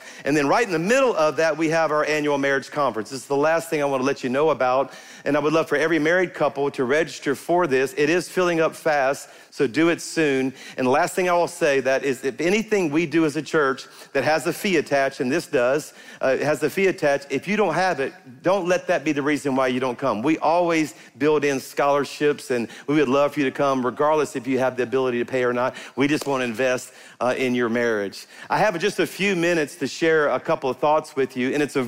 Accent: Baton Rouge, Louisiana, United States; I grew up in Baton Rouge on the Mississippi River

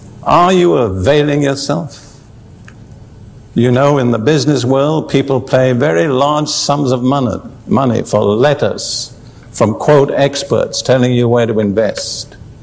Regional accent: United Kingdom; I'm, of course, I'm British, and British prone to be critical.

